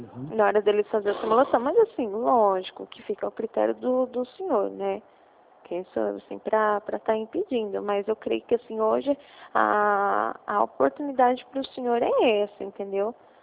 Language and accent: Portuguese; Bauru, São Paulo, Brazil; eu também sou daqui de Bauru, aqui na Presidente Kennedy, de frente com o próprio Santander, com o estacionamento